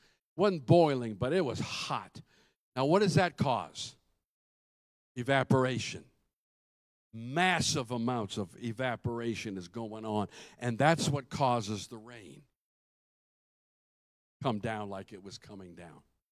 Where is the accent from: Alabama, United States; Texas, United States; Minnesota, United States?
Minnesota, United States; Now, I'm from Minnesota, and I'm telling you, when it gets really cold, it usually doesn't snow.